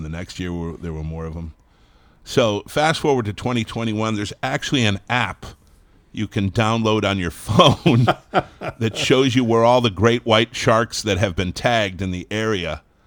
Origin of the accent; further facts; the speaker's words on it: Massachusetts, United States; I mentioned I grew up on Cape Cod, spent my summers out there.